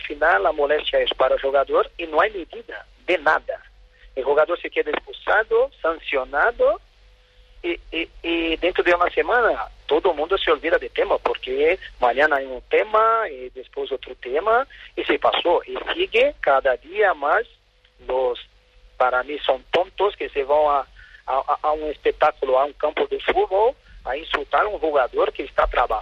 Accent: Brazil; Spanish is a second language; now in Spain; yo soy sudamericano, soy brasileño, soy negro, estoy en España trabajando

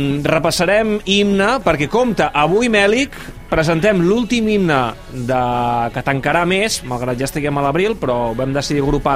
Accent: Caldes de Malavella, Catalonia, Spain; Fa molta il·lusió, bueno, és el meu poble.

